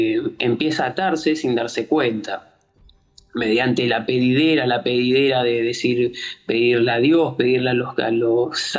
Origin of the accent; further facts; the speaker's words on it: Buenos Aires, Argentina; No, yo soy de Buenos Aires. De Buenos Aires.